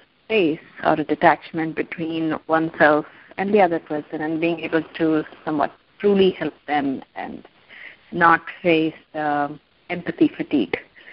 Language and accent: English; Champaign, Illinois, United States; from Champaign, Illinois.